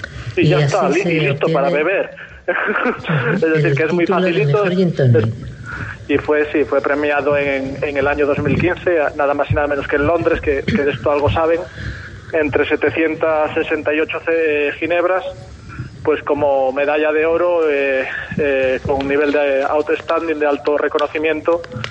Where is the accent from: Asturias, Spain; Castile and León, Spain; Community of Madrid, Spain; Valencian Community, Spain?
Asturias, Spain; Castropol; now in Cantabria, Spain; Aunque ahora yo vivo en Cantabria, pues bueno, soy de Castropol